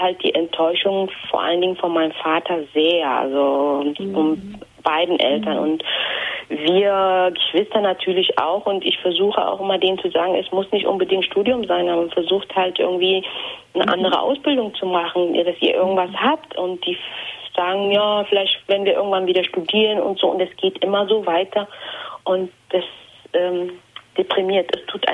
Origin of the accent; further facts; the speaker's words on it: Eritrea; Also ich komme ursprünglich aus Eritrea, also Nachbarland Äthiopien.